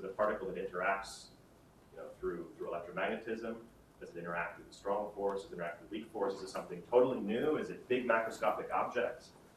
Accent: Oregon City, Oregon, United States; also born or lived in Boston / California; So I grew up in Oregon City, Oregon, so on the West Coast, and then I lived for 8 years in Boston, and then we lived 3 years in California, and then we came up here.

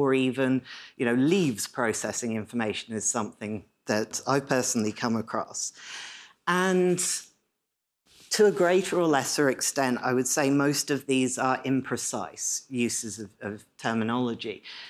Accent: United Kingdom; Only because this is Canada and I'm British, I'm going to do it a little bit more politely.

